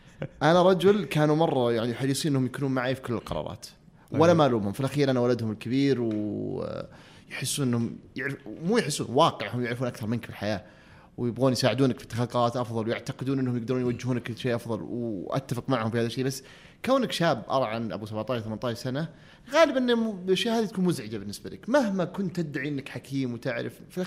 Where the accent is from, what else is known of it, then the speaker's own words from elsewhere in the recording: Al Soudah, Asir, Saudi Arabia; انا كنت في الصيف في ابها انا في القريه قريتنا وين في السوده.